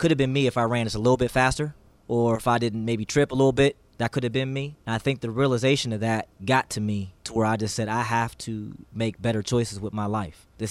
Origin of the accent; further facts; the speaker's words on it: Plum, Pennsylvania, United States; Originally, I'm from Plumborough, way out there in Holiday Park and Monroeville area.